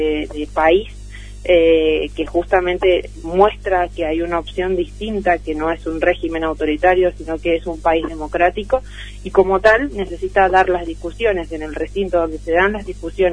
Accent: Argentina

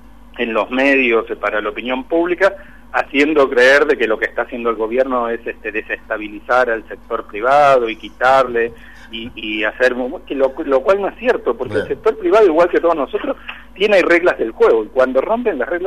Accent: Argentina; tenemos nosotros como argentinos la capacidad de poder trabajar nuestros propios recursos

